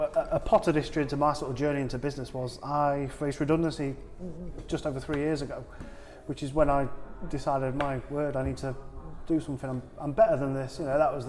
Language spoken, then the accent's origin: English; Sheffield, Yorkshire and the Humber, United Kingdom; Woodseats, which is my area which I grew up in Sheffield